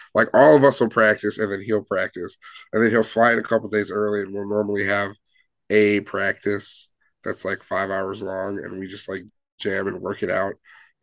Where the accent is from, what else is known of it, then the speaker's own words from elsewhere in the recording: Chicago, Illinois, United States; I mean, yeah, we're all from Chicago or the Chicagoland area.